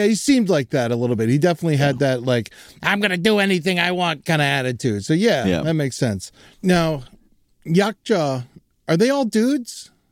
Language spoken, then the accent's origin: English; Florida, United States; I'm from Florida, but I'm all over the place.